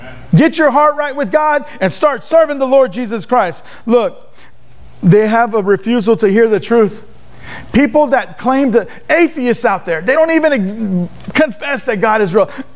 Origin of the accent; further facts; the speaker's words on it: Houston, Texas, United States; born there; I was born on May 22nd, 1972 in Northside, Houston on Airline Street at Doctor's Hospital.